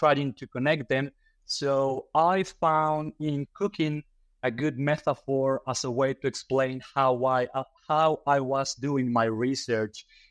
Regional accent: Tehuacan, Puebla, Mexico; English is a second language; moved away as an adult; also born or lived in Veracruz; Well, as some of our listeners may guess from my accent, I'm Mexican. So I was born and raised in a small city in the state of Puebla called Tehuacan. And I lived there through my youth. And then I moved to another state in Mexico called Veracruz.

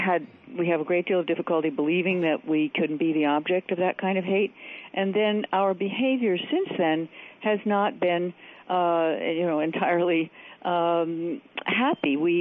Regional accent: United States; as I do too as an American

